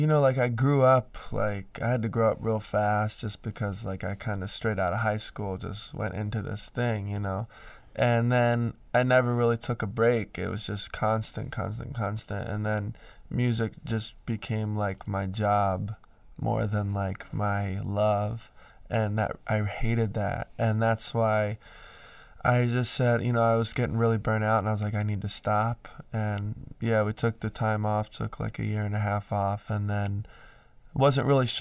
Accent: Hilton Head Island, South Carolina, United States; where I grew up in South Carolina is called Hilton Head Island. So I grew up on an island

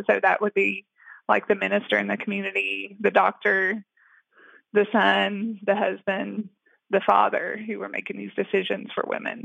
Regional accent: Bristol, Virginia, United States; Yes, I did. I grew up in Bristol, Virginia.

